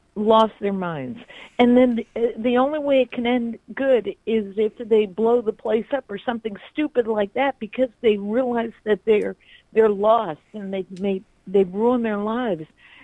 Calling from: Pennsylvania, United States; From Pennsylvania.

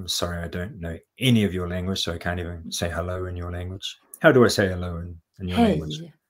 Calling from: New Zealand; I'm beaming in from Aotearoa, otherwise known as New Zealand.

